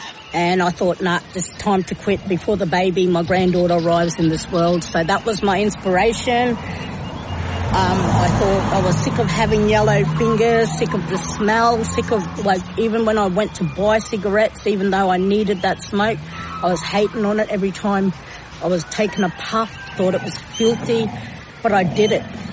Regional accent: Cherbourg, Queensland, Australia; from Cherbourg.

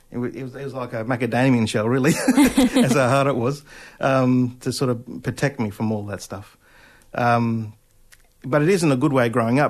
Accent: Toowoomba, Queensland, Australia; Yeah, I did. I had an interesting upbringing in that sense. What I mean by that is that Toowoomba, politely

